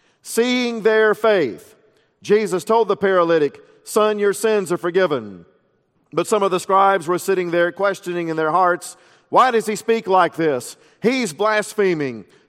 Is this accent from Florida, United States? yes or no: yes; Frostproof, Florida, United States; now in Louisville, United States; growing up in Central Florida, Dr. Moeller and I are actually from the same home county of Florida. He was from the big town of Lakeland. I was from the small town of Frostproof.